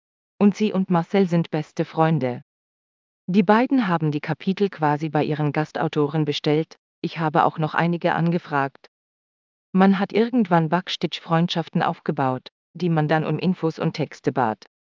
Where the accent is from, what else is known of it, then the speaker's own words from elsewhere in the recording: Osnabrück, Lower Saxony, Germany; also born or lived in Berlin / Bielefeld; Ich wohnte einige Jahre in Berlin und Bielefeld, kehrte aber letztlich zurück in meine Heimatstadt Osnabrück